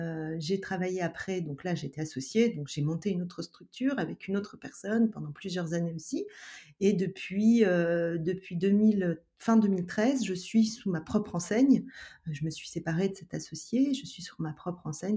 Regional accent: Southern France, France; now in Paris, France; J'habite Paris et je viens du sud de la France à l'origine.

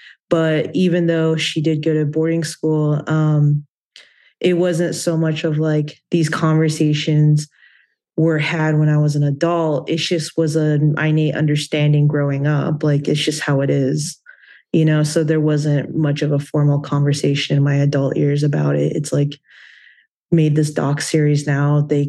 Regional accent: Rapid City, South Dakota, United States; mom and I moved around a lot, ending up in Rapid City, South Dakota. So a lot of the times I say I grew up in South Dakotas because those were my formative years.

